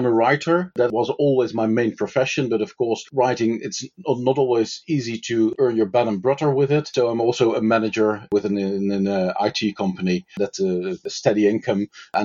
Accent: Netherlands; English is a second language; I'm from the Netherlands, obviously.

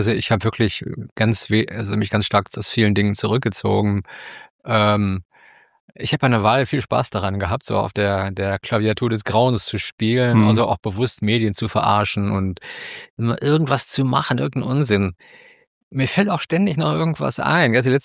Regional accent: Wuppertal, North Rhine-Westphalia, Germany; moved away as an adult; also born or lived in Hannover; now in Hamburg, Germany; Ich wohne lange hier, aber ich komme auch nicht aus Hannover. Ich komme aus Wuppertal.

